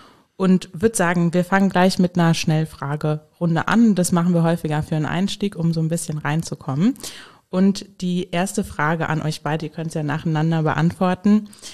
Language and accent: German; Hesse, Germany; now in Koblenz, Germany; Ich komme selbst aus Hessen, also bin jetzt nach Koblenz auch nicht besonders weit gekommen, sage ich mal.